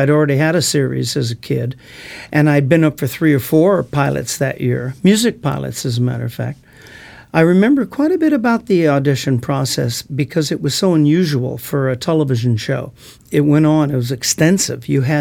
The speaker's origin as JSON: {"language": "English", "town": "Los Angeles", "region": "California", "country": "United States", "tie": "born or raised there", "said": "I'm from the Los Angeles area, San Fernando Valley. I was born in a place called Tarzana."}